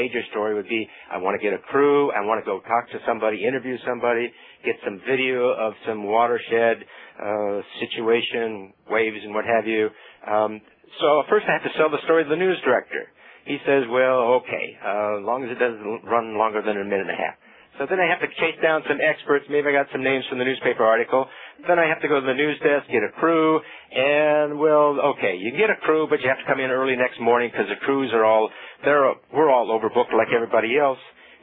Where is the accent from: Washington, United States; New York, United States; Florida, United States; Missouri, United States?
Washington, United States; Seattle; For those folks who are in Region 10, I'm from Seattle, Washington